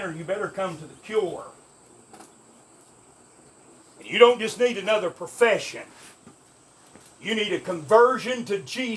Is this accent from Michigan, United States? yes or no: no; Tennessee, United States; And I come all the way from East Tennessee and I find it up here in Blaine, Pennsylvania.